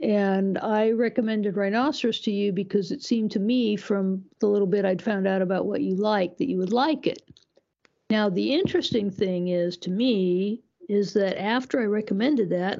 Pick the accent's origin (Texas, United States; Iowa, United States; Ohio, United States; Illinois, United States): Iowa, United States; You know, when I was growing up in Iowa, you know, they'd say like, oh, little … do you want to be a nurse when you grow up?